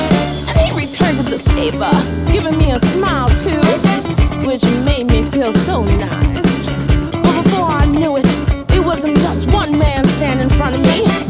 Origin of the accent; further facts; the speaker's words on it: Brooklyn, New York, United States; Don't you know I come from Brooklyn?